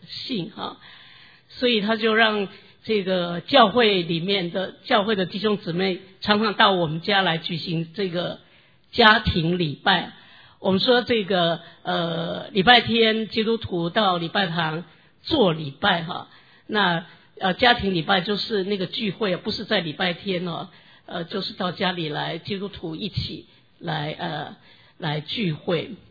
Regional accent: southern Taiwan, Taiwan; 我是生在台湾南部的一个小农村，那么生在那里，长在那里。

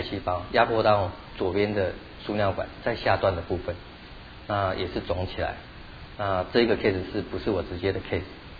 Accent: China; 那我也不晓得当时他去我们中国人讲的

